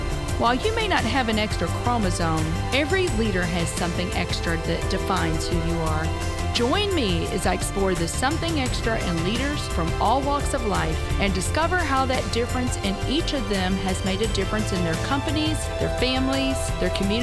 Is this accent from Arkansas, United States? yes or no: no; Paducah, Kentucky, United States; which is not too far from my hometown, Paducah, Kentucky.